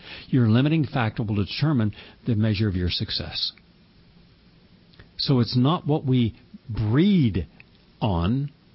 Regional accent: West Virginia, United States; And by the way, you know I'm from West Virginia.

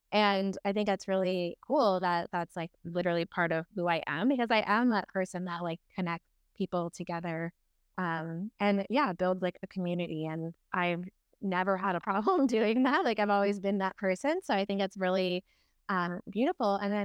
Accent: Ontario, Canada; now in British Columbia, Canada; I'm from Ontario, so I'm up in Canada. And I moved from Ontario to British Columbia, so like the other side of the country.

